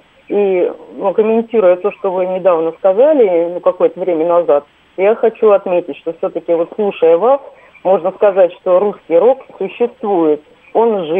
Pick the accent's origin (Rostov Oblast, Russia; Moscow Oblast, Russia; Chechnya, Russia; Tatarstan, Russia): Moscow Oblast, Russia; я из Подмосковья.